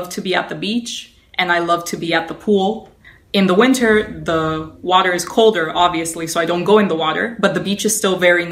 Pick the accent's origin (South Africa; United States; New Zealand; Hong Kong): United States; Florida; also born or lived in Havana, Cuba; now in Pembroke Pines, United States; I was born in Havana, Cuba, and I lived there until I was about 7 years old, and then I moved to Florida.